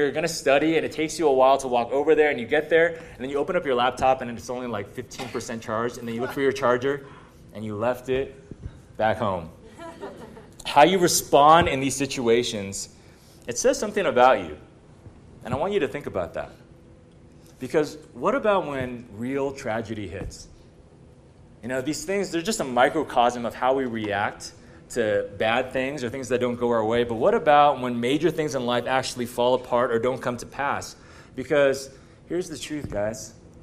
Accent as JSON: {"language": "English", "town": "Torrance", "region": "California", "country": "United States", "tie": "born or raised there", "lives_now": "Texas, United States", "said": "I grew up in Torrance. Okay, I live in Texas now, but I grew up in Torrance."}